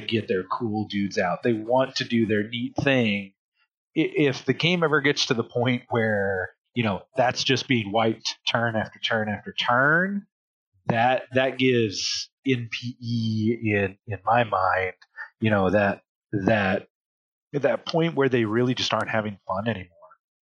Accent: Missouri, United States; but in my home state of Missouri, the number of years I've been playing this game could get a driver's permit now.

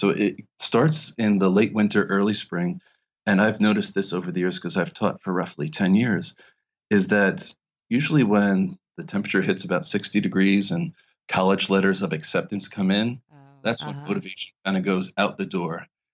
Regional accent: New York, United States; And I just, especially being a New Yorker, and it's a book about 9/11 that doesn't tackle it head on.

